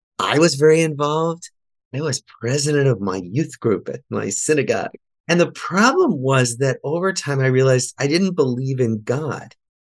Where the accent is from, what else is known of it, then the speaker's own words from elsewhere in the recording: Des Moines, Iowa, United States; I'm a Jew from Des Moines, Iowa.